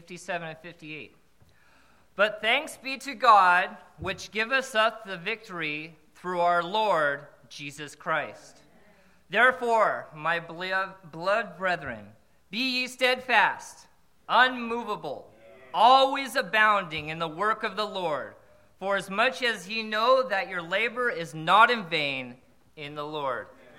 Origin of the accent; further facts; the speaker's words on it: Sequim, Washington, United States; I grew up in Sequim, Washington. This is my hometown. I'm officially a Sequimite.